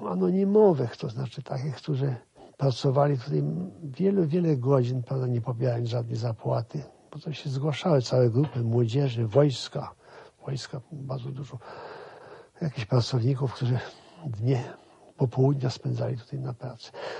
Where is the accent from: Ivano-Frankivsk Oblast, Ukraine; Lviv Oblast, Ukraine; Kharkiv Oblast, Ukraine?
Lviv Oblast, Ukraine; Lviv; Jestem z Lwowa. Tutaj były moje wspomnienia, powiązania jakieś z kulturą tego miasta.